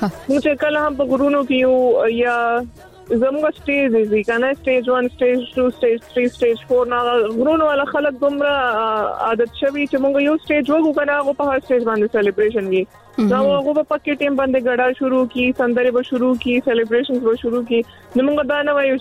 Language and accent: Pashto; Khyber Pakhtunkhwa, Pakistan; زه پښتانه یم